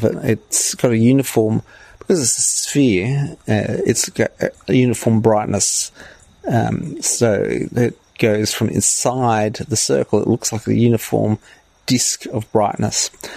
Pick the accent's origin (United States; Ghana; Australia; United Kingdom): Australia; accent: Australian; I'm giving an Australian pronunciation, I very rarely get to say these words in common conversations out here